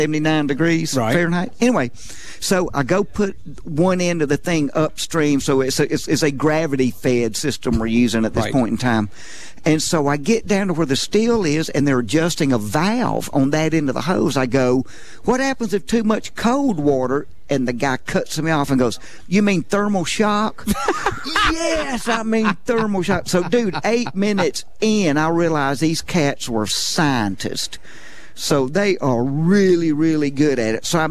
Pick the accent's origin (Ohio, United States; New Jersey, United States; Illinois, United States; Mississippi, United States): Mississippi, United States; Jackson; now in Mobile, United States; I grew up in Jackson, Mississippi. We were laid back. We enjoyed nature. We enjoyed life.